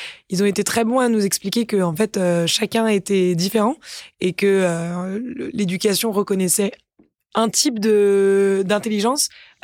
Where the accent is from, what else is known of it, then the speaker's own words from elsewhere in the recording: Paris, Île-de-France, France; j'ai grandi à Paris avec des parents qui faisaient des professions libérales